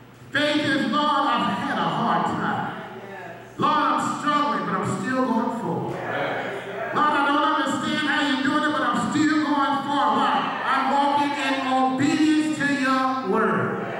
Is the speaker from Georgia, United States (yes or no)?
yes; Georgia, United States; I'm from Georgia. Georgia is the peace state.